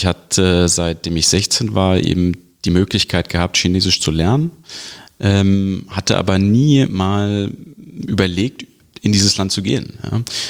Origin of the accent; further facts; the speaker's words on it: Wiesbaden, Hesse, Germany; ich will auf jeden Fall zurück in meine Heimatstadt Wiesbaden